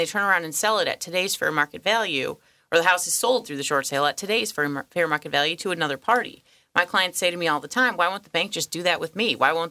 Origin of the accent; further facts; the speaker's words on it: Toledo, Ohio, United States; I'm from Toledo, Ohio, Midwest.